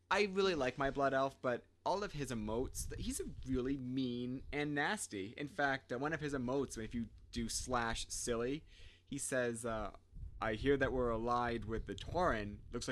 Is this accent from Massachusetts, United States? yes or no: yes; Massachusetts, United States; I grew up in Massachusetts.